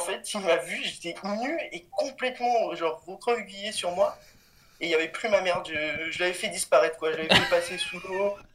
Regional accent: Cannes, Provence-Alpes-Côte d'Azur, France; je viens de Cannes. Je suis à côté de Cannes

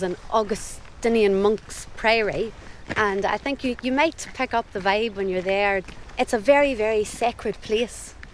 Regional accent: Dungiven, Northern Ireland, United Kingdom; This is my hometown, yes.

